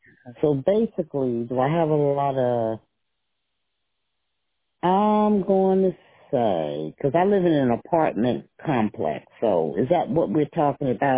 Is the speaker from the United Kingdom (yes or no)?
no; the South, United States; born there; No, I was born right here in the South.